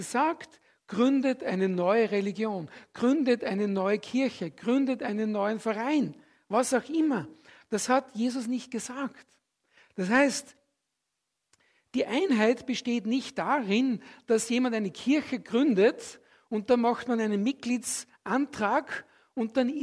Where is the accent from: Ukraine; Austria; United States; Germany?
Austria; now in Switzerland; Das merken schon wir als Österreicher, obwohl wir ein Nachbarland der Schweiz sind, haben wir das gemerkt, wie wir hergekommen sind.